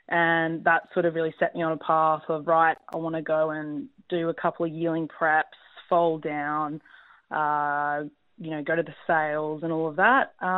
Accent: Sydney, New South Wales, Australia; Yeah, so I grew up in Sydney

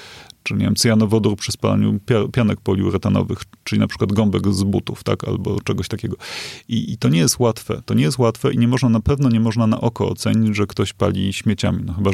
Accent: Kraków, Lesser Poland, Poland; mimo, że powinienem wiedzieć jako Krakus

